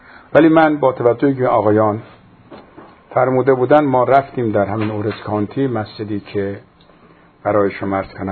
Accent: Afghanistan; ما خجالت میکشیم بگیم ما افغانی هستیم، یعنی همشهری الله یاری هستیم.

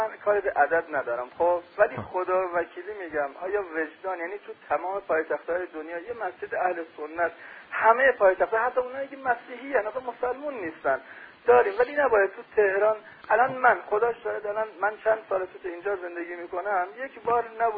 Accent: Sanandaj, Kurdistan, Iran; الان من خودم بچه سنندج هستم خب؟

